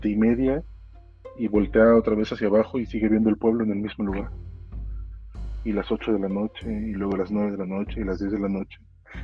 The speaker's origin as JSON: {"language": "Spanish", "region": "Veracruz", "country": "Mexico", "said": "yo soy del estado de Veracruz."}